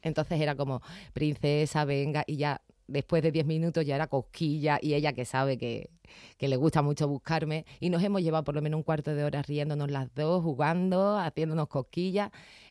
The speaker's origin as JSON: {"language": "Spanish", "town": "Cádiz", "region": "Andalusia", "country": "Spain", "said": "Yo soy de Cádiz."}